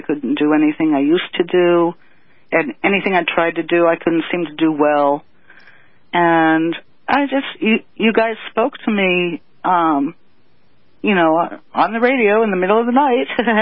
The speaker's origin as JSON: {"language": "English", "region": "Connecticut", "country": "United States", "said": "I'm from Connecticut."}